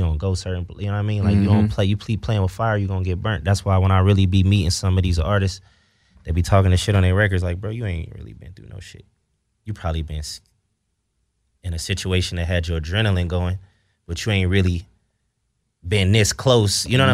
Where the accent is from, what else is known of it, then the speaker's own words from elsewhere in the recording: Ohio, United States; And I'm from Ohio where it's segregated, where like a black kid in a white neighborhood, you know what I mean?